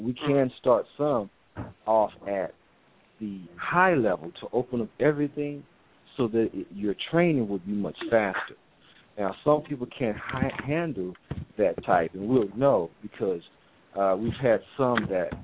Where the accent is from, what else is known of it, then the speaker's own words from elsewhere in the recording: Texas, United States; that's kind of cold for me. I'm a Texan.